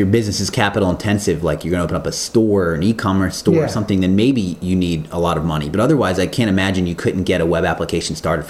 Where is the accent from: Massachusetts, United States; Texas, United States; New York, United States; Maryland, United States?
Maryland, United States; Baltimore; now in San Francisco, United States; I grew up in Baltimore.